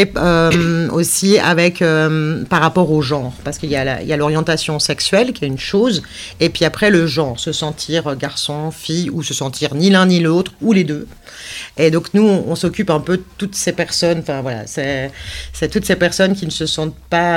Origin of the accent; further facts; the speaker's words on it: France; also born or lived in Switzerland; j'ai vécu 25 ans en Suisse et je viens de revenir en France, donc je suis un peu une étrangère dans mon pays en ce moment